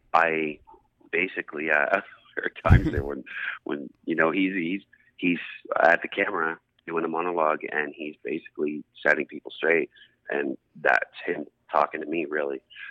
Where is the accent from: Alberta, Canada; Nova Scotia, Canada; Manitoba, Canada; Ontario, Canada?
Nova Scotia, Canada; Halifax; Oh, well, it's kind of oddly different, but universal.